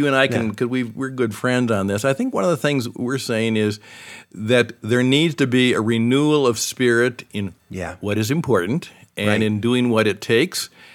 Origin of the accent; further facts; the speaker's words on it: Chicago, Illinois, United States; born there; I was born in Chicago. I was actually born in an area that was very genteel in 1945, you know, but is now not.